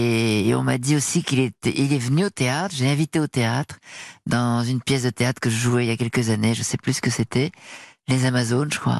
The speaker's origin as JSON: {"language": "French", "region": "Hauts-de-France", "country": "France", "accent": "Northern French", "said": "je cultive pas mon accent du Nord en fait, parce que quand ma mère était parisienne, elle luttait contre ça."}